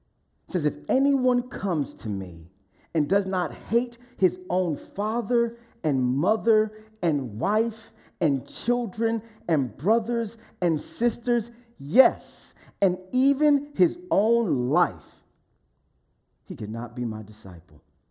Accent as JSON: {"language": "English", "town": "Englewood", "region": "New Jersey", "country": "United States", "tie": "born or raised there", "said": "Now, I remember growing up in Englewood, New Jersey. I was, again, right outside of New York City."}